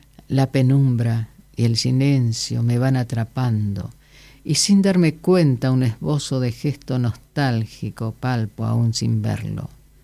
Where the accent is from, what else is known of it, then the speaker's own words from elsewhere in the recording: Resistencia, Chaco, Argentina; born there; also born or lived in Río Gallegos; now in Buenos Aires, Argentina; Y yo nací en Río, en Resistencia, anduve por Río Gallegos, ahora estoy por Capital.